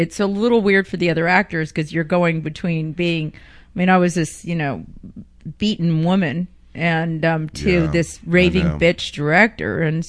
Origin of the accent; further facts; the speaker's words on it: San Francisco, California, United States; also born or lived in New Jersey; No, that's fine. I was raised in San Francisco, so it's fine.